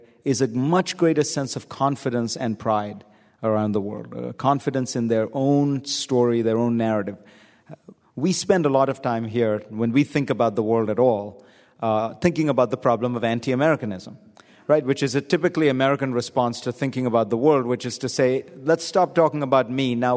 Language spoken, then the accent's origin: English; India; when I was growing up in India